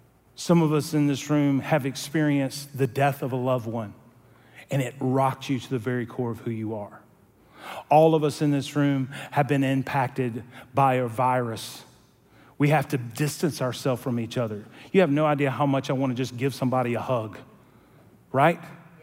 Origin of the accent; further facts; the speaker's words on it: Georgia, United States; For those of you that don't remember, the devil went down to my home state.